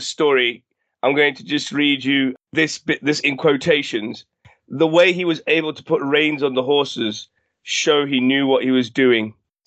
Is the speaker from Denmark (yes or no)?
no; Zimbabwe; moved away; when I was growing up in Zimbabwe